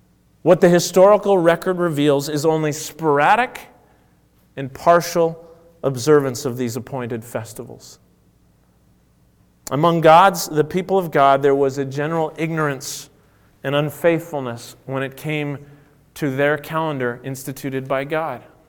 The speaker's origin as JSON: {"language": "English", "region": "Ontario", "country": "Canada", "tie": "born or raised there", "lives_now": "Edmonton, Canada", "said": "I grew up in Southern Ontario."}